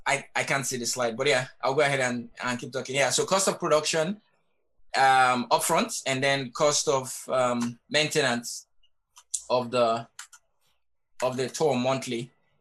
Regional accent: Nigeria; now in United States; I'm originally from Nigeria. And when I was in college in the U.S.

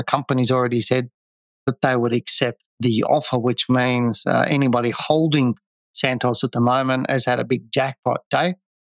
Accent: Australia; But that splits me to the other side of things being an Australian.

